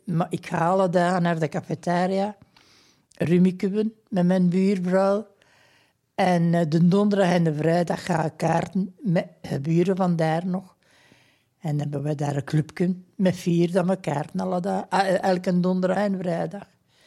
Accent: Herne, Flemish Brabant, Belgium; born there; also born or lived in Kesteren; Nee, mijn geboortedorp is hier in Herne, maar ik heb dan in Kesteren gewoond.

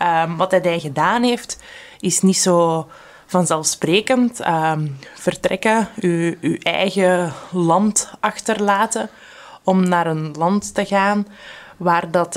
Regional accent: Flemish Brabant, Belgium; Ja, ik ben van Kampen uit afkomstig, dus Tremelo was niet zo ver.

